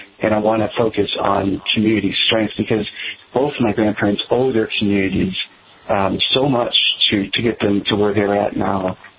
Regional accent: Illinois, United States; As a young boy, I grew up here in Illinois, close to Chicago

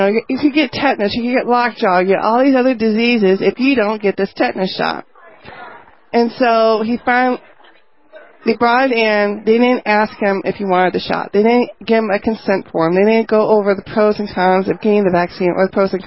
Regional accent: Boone, Iowa, United States; I'm from Boone, Iowa.

